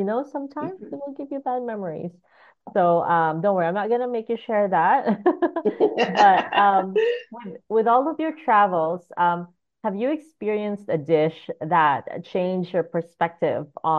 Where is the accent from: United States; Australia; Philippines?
Philippines; Like, I'm Filipina. I love cooking Filipino food for my friends